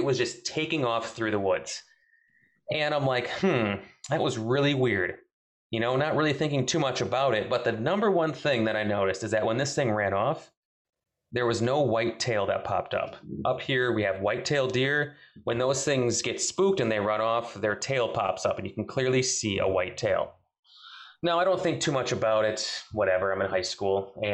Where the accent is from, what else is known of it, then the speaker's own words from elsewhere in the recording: Wisconsin, United States; So I'm from Southern Wisconsin, and this took place in 2006.